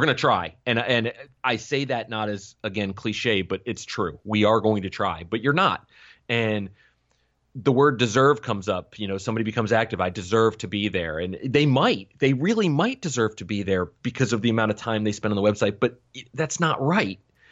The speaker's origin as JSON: {"language": "English", "town": "Boston", "region": "Massachusetts", "country": "United States", "said": "The first one is Boston. To be fair, I'm from there originally, but I haven't lived t"}